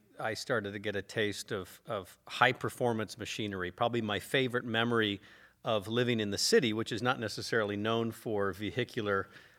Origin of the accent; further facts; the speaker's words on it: San Francisco, California, United States; and so fond memories of growing up in San Francisco in a great era for the 49ers, I must say.